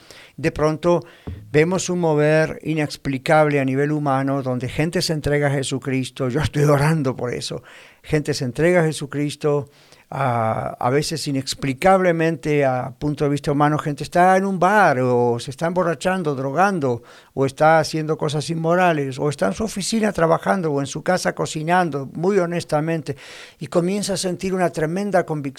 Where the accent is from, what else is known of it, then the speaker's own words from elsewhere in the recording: Argentina; moved away; yo vengo del país de Argentina, hace más de 40 años que he visto esto allá y cuando comenzó a ocurrir yo ya estaba acá